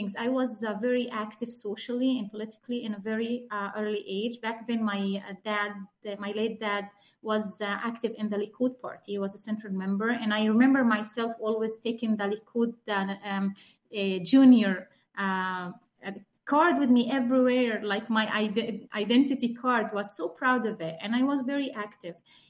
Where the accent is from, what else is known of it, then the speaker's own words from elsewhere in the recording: Israel; So when I grew up in Israel, listening to the Arabic media, because I speak Arabic basically